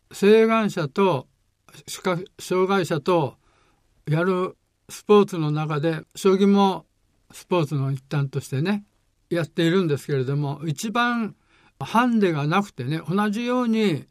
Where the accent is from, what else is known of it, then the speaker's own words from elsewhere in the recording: Hamamatsu, Shizuoka, Japan; born there; now in Tokyo, Japan; 生まれは静岡県の浜松なんですけれども、東京出てきてから